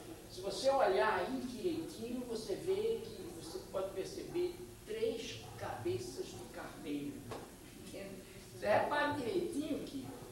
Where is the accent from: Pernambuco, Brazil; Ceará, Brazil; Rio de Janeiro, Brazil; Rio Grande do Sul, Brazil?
Pernambuco, Brazil; Recife; born there; essa é a casa exatamente onde eu nasci e que há 3 anos atrás ou 4 foi demolida. E eu confesso que eu fui ao Recife